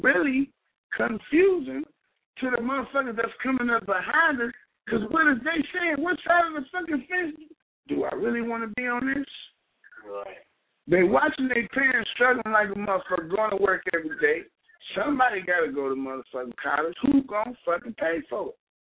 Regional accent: Cleveland, Ohio, United States; I'm straight from Cleveland, Ohio, broadcasting live from my studio

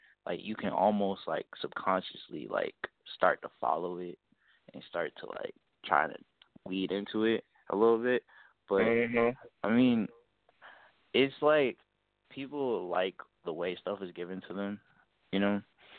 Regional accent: Atlanta, Georgia, United States; And I was born and raised in Atlanta.

